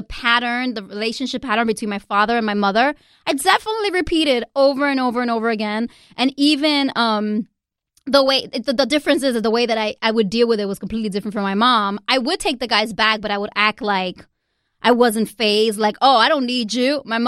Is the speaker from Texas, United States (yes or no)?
no; Lawrence, Massachusetts, United States; She moved basically the family to Massachusetts. And I grew up in Massachusetts. You know, most of my adolescence, my formative years were in Lawrence, Massachusetts. I went to high school in Andover and prep school.